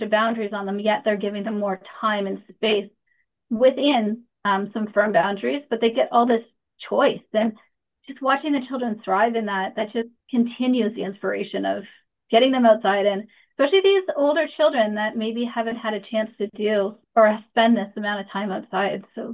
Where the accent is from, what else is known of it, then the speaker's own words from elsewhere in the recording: Nova Scotia, Canada; also born or lived in Ontario; So I grew up in Nova Scotia, where we had a forest in the backyard. So the first 7 years of my life, I spent playing in the forest. And then we moved to Ontario